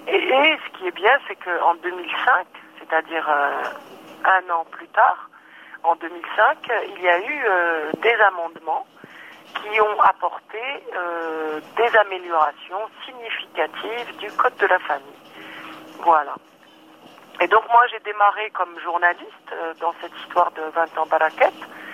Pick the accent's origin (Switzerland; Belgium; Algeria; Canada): Algeria; now in France; Donc je suis algérienne, je suis journaliste algérienne, je suis installée en France depuis 1994.